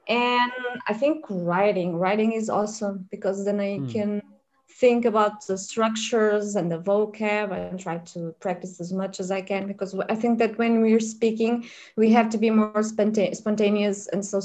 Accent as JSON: {"language": "English", "country": "Portugal", "second_language": "English", "said": "I come from Portugal."}